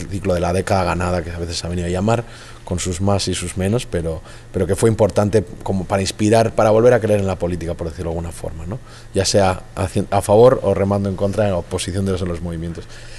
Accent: Basque Country, Spain; cuando me identificaban como vasco enseguida era una anécdota

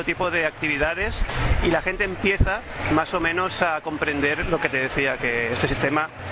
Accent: Girona, Catalonia, Spain; de Gerona.

